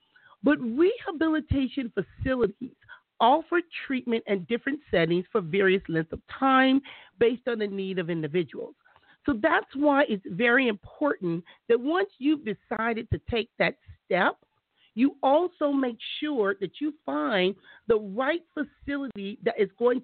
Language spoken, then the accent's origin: English; Compton, California, United States; And I had a strong dislike just growing up in Compton and seeing the things that I saw.